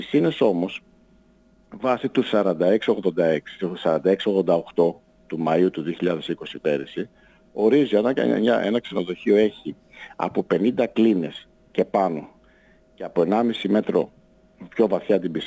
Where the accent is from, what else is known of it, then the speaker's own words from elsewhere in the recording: Greece; Δηλαδή ήταν τραγικό να δεχτώ σαν Έλληνας ότι η χώρα μου είναι σε αυτή την κατηγορία.